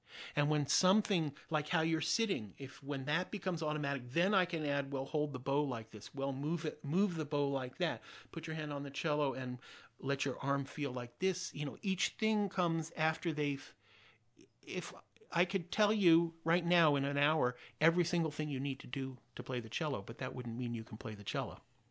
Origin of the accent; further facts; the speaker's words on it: Oakland, California, United States; When I had returned to the Bay Area, I grew up in Oakland